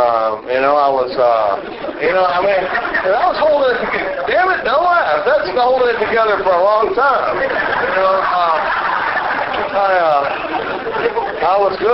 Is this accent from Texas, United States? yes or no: yes; Dallas, Texas, United States; I grew up in Dallas, Texas, and I was born in 1956. I'm 50 years old today.